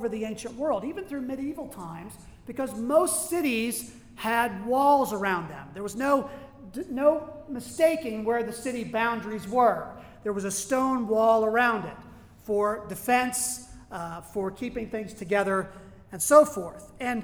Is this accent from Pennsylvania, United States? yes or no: yes; Pittsburgh, Pennsylvania, United States; Growing up around Pittsburgh, when we would go to the city, you would drive through the Fort Pitt tunnels